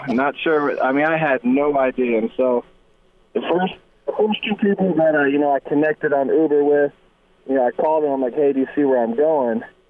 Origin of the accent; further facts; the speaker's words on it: Nebraska, United States; It's kind of, you know, where I come from. And, you know, growing up in Nebraska, I feel that's how a lot of Nebraska guys are.